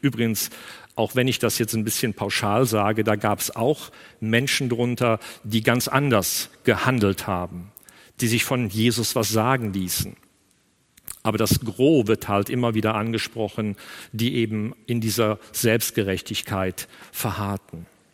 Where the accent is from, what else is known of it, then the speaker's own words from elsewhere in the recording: North Rhine-Westphalia, Germany; Ich komme aus einer Karnevalshochburg, aus der Gegend von Köln.